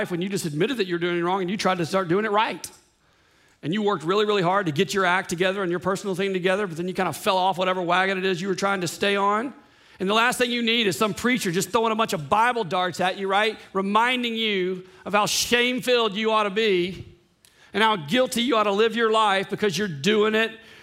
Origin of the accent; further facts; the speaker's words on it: Louisiana, United States; I mean, I grew up in Louisiana, right? Intravenously received shrimp at age one.